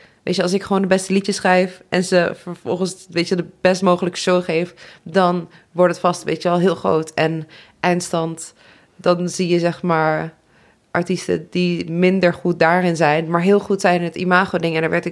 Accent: Nijmegen, Gelderland, Netherlands; ik ben 26, ik ben artiest en songwriter. Ik kom uit Nijmegen

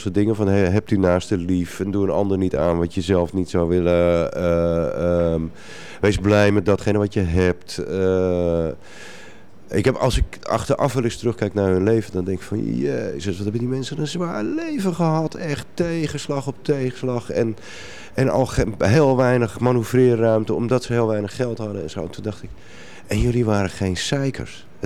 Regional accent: Amsterdam, North Holland, Netherlands; born there; Ik ben aan de overkant van het IJ geboren in een arbeidershuisje in een buurt die nu heel hip is.

